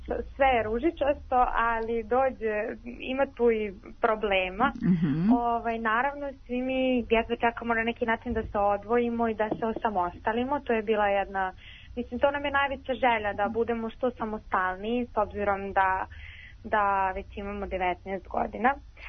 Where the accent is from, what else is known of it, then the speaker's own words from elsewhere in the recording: Paraćin, Šumadija and Western Serbia, Serbia; ja sam iz Paraćina i onda, naravno, ovde nije svo moje društvo.